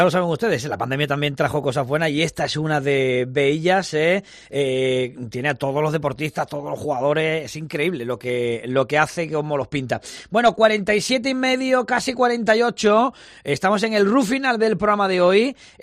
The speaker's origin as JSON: {"language": "Spanish", "town": "Málaga", "region": "Andalusia", "country": "Spain", "said": "como malagueño, como malaguista"}